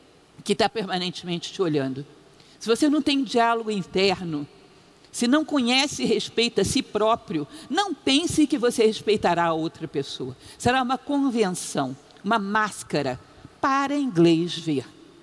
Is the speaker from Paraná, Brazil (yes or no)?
no; Brasília, Federal District, Brazil; Eu uma vez estava em Brasília, sou de Brasília